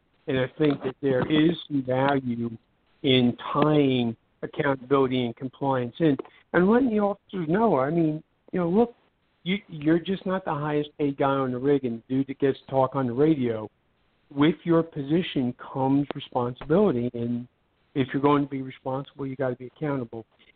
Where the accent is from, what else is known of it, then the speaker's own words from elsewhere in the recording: Northeast, United States; I use this example a lot, because I come from the Northeast, and I've got friends in Philadelphia, and I got friends in New York City, and I got friends in Baltimore.